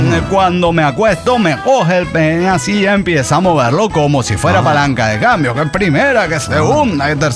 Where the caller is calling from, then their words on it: Tarija, Bolivia; de Tarija, Bolivia.